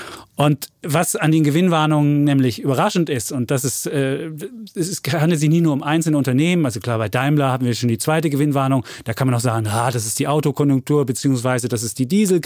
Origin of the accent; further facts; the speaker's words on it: eastern Germany, Germany; Ich bin im Osten groß geworden